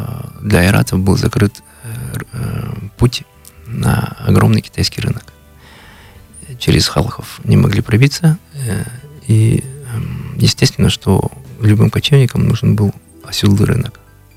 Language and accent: Russian; Kalmykia, Russia; которые узнавали, что я из Калмыкии